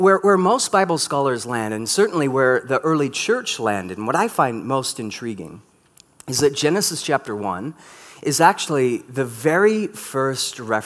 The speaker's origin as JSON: {"language": "English", "region": "England", "country": "United Kingdom", "tie": "born there", "said": "Now, I was born in England"}